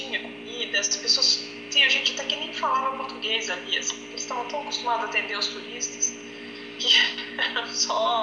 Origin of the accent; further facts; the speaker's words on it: Salvador, Bahia, Brazil; porque eu sou de Salvador, então assim, a água no Nordeste é um pouquinho mais quente.